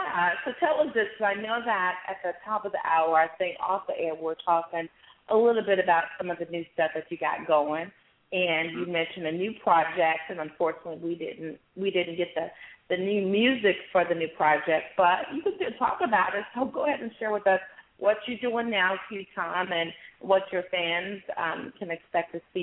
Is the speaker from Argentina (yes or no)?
no; Chicago, Illinois, United States; You know, I'm from Chicago, too.